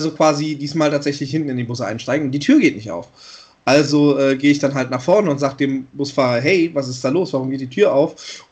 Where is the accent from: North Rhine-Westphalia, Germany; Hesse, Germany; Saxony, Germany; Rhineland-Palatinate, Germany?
North Rhine-Westphalia, Germany; Düsseldorf; Ich sehe mich immer noch als Düsseldorfer, obwohl ich da jetzt seit 5 Jahren nicht mehr wohne.